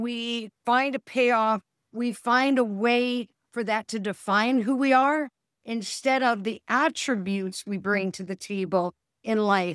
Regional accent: United States; now in Southwest Florida, United States; I'm from the United States. I live in Southwest Florida

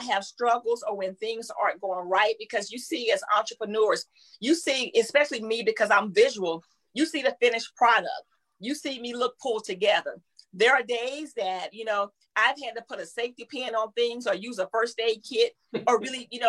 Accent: North Carolina, United States; when I relocated here from North Carolina, my accent was a lot thicker than it is now.

